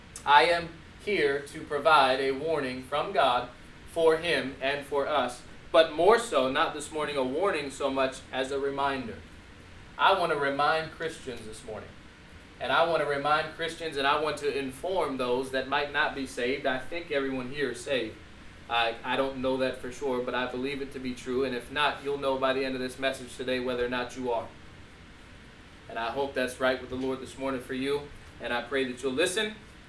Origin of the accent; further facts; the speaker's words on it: United States; As an American, just spoiled rotten.